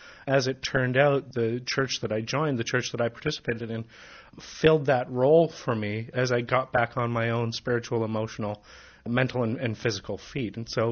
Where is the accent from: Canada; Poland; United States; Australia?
Canada; Manitoba; grown up Christian in a very, you know, strict Dutch Calvinist kind of fashion because half my family is Dutch. I grew up in Manitoba.